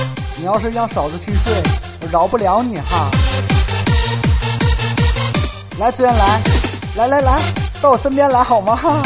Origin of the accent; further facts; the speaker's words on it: Shandong, China; accent: Shandong; 我是山东的，我是山东的，山东味儿哈。